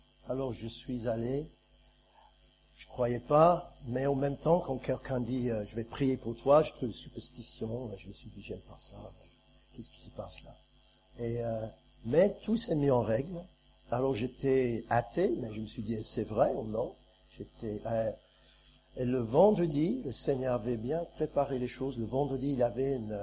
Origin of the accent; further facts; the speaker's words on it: England, United Kingdom; French is a second language; Je suis anglais et je viens d'une famille près de Londres. C'est là où on vivait et je pas du tout chrétien, rien.